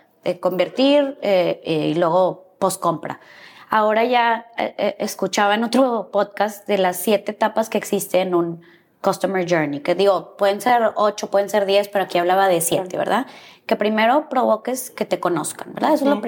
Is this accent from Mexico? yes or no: yes; Mexico; Como mexicanos